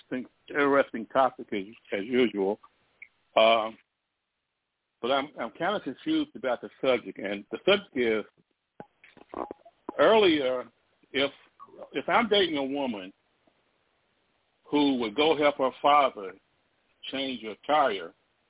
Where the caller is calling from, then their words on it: Durham, North Carolina, United States; Hey, kid. This is … from Durham.